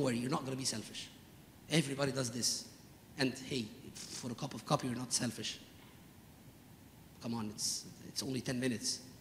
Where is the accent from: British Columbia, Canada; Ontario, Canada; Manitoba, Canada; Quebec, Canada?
Quebec, Canada; Montreal; Sorry, I'm coming from Montreal.